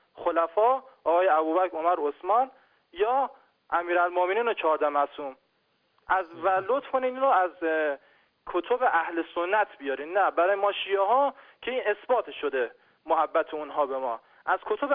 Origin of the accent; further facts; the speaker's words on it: Iran; ما ایرانی هستیم، به زبان فارسی صحبت میکنیم